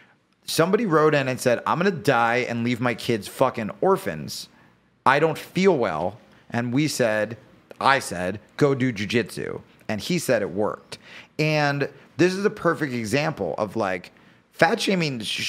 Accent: New Jersey, United States; I grew up poor in New Jersey, so like if I got high, it was laced and I was in trouble.

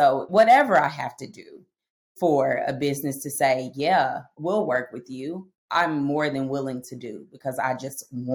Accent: Oklahoma, United States; I'm born and raised in Oklahoma. I'm going to tell my age. I've been here for 40 years. So I know all about Oklahoma.

